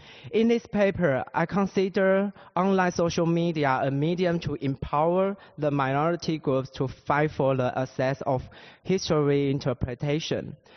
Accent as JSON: {"language": "English", "country": "Taiwan", "said": "I'm from Taiwan, not China."}